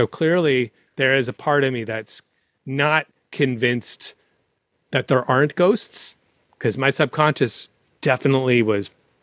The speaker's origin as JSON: {"language": "English", "town": "San Francisco", "region": "California", "country": "United States", "said": "From the Bay Area, from San Francisco. And then way back, parts of what would be considered the Ukraine, but apparently, you know, kicked out of everywhere because of the Jew part."}